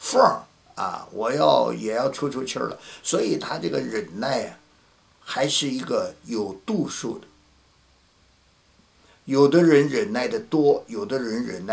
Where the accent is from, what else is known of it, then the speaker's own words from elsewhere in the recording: China; 我们中国人说爱呀，还有一句形容词很好，情人眼里出西施。